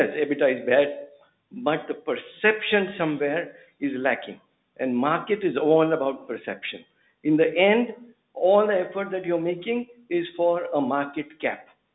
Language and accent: English; Singapore; I come from Singapore, and I have been an investor